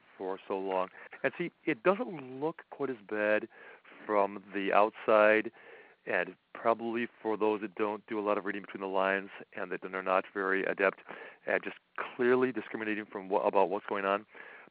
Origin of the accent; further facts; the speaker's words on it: New York, United States; also born or lived in Wisconsin; I was born out in Wisconsin, but I grew up in the St. Lawrence River Valley on the New York State part of the St. Lawrence River Valley.